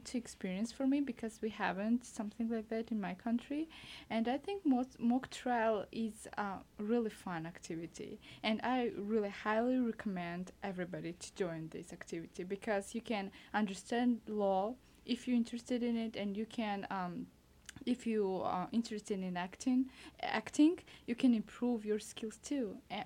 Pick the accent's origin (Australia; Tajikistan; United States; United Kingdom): Tajikistan; I'm from Tajikistan.